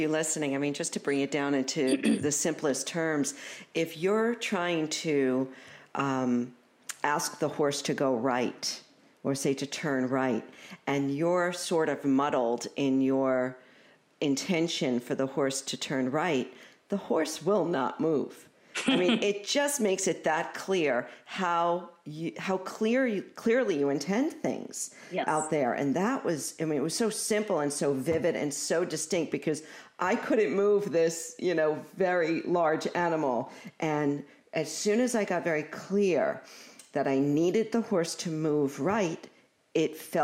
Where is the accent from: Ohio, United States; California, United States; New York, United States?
New York, United States; Brooklyn; Now, I'm a girl from Brooklyn, so I have zero experience with horses